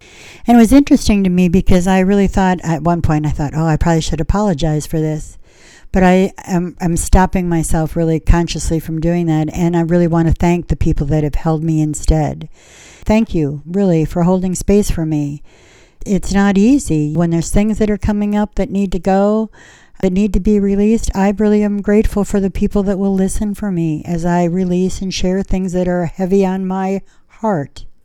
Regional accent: Iowa, United States; And growing up in Iowa, it was always time to go back to school, right?

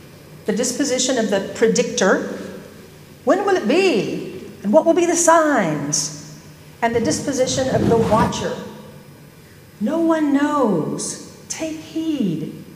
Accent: Louisiana, United States; I was raised Southern Baptist in Northern Louisiana, and my immediate family of six

